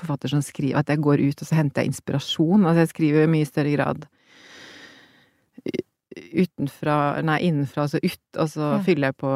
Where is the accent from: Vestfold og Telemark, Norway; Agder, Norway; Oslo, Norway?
Oslo, Norway; nå det jammen lenge siden jeg var hjemme i Oslo, liksom.